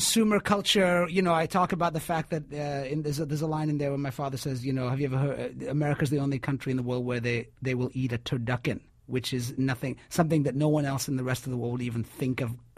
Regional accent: United Kingdom; You know, growing up in the UK, I always, as an Indian immigrant, you never felt like you were part of the British.

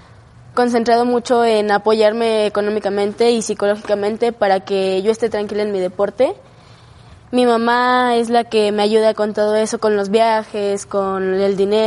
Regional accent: Mexico City, Mexico; Crecí en la colonia Azcapotzalco.

